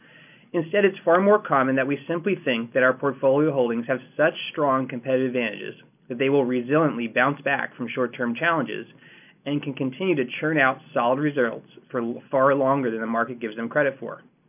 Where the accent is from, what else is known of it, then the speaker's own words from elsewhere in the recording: United States; As an American working in an office job, I simply can't imagine navigating personal and work tasks without Google.